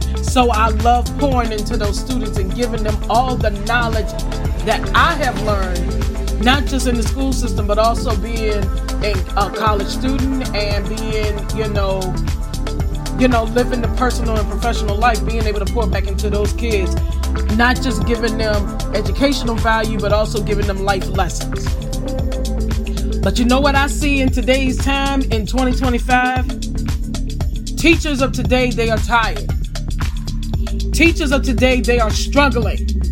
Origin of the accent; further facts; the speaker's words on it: Farmville, Virginia, United States; I spent 3 years as a substitute teacher back in my hometown of Farmville for Prince Edward County.